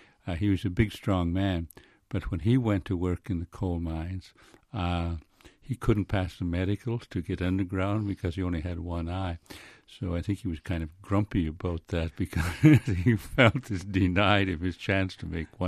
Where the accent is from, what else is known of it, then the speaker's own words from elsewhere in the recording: Cape Breton Island, Nova Scotia, Canada; I grew up in Cape Breton Island in an essentially rural area, and we were on a farm, and we were close to a coal mining town